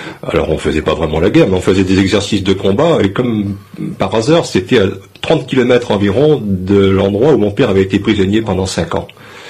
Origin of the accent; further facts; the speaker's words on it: Saint-Père-en-Ré, Nouvelle-Aquitaine, France; born there; Je suis un enfant du Pays de Ré, je suis né à Saint-Père-en-Ré dans le Marais du Boivre. Je fais partie de ces millions de beaux bébés que De Gaulle voulait donner à la France en 44.